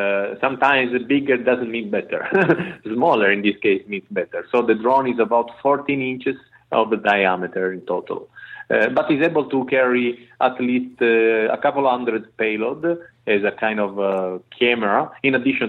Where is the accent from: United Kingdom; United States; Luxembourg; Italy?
Italy; I come from Italy